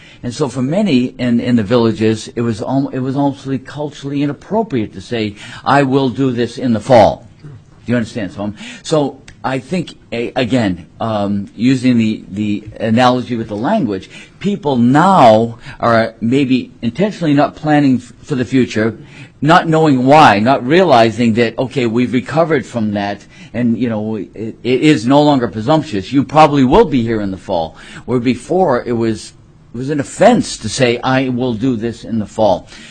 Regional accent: East Coast, United States; You know, I come from the East Coast, and so conversation is kind of like a Chinese ping pong match, you know, really quickly.

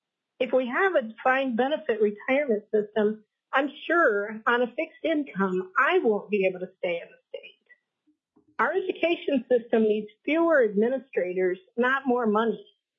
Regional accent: Wasilla, Alaska, United States; I'm from Wasilla and representing myself.

